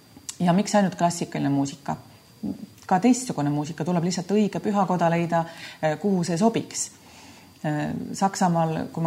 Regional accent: Saare County, Estonia; See meie kodusaar on minule endiselt tähtis

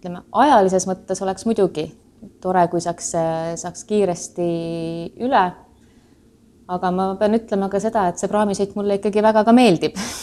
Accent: Saare County, Estonia; Ma ütlen, et ma olen Eestist ja ma alati täpsustan siis, et ma olen Saaremalt, mis on Eesti kõige suurem saar.

